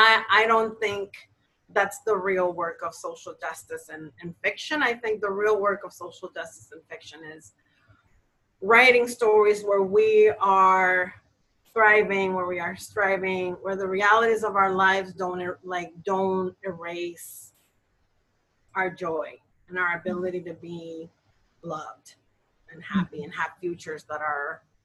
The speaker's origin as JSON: {"language": "English", "country": "Dominican Republic", "tie": "born or raised there", "said": "But you know, like, growing up in the Dominican Republic, my dad, like, his business was television."}